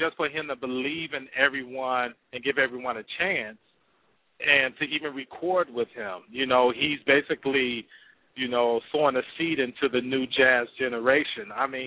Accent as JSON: {"language": "English", "town": "Detroit", "region": "Michigan", "country": "United States", "said": "I'm from Detroit."}